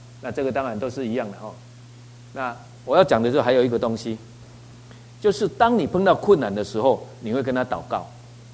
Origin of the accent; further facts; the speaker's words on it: Taiwan; 所以不是只有我们台湾人觉得说